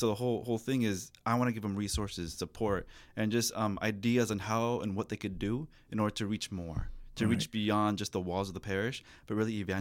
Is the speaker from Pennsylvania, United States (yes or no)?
no; Hayward, California, United States; I grew up in Hayward, and so